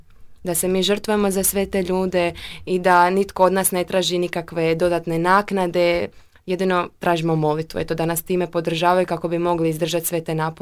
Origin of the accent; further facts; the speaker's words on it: Zagreb, City of Zagreb, Croatia; Iz Zagreba sam, tu znači, sam rođena i živim.